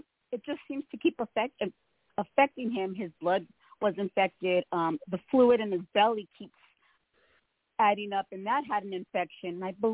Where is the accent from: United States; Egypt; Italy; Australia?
United States; California; I'm from California.